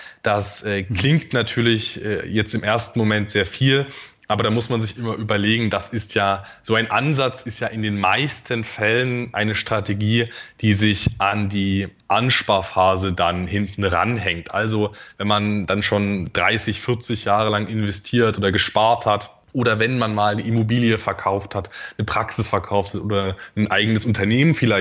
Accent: Dresden, Saxony, Germany; also born or lived in Erzgebirge; Also ich bin nicht in Dresden geboren, sondern habe also geboren bin ich tatsächlich im Erzgebirge. Also da doch etwa eine Stunde weg von Dresden. Aufgewachsen bin ich dann aber in Dresden

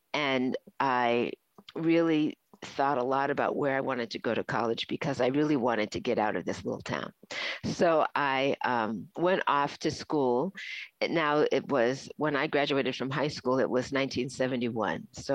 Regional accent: Florida, United States; born there; And I was born in the South in Florida.

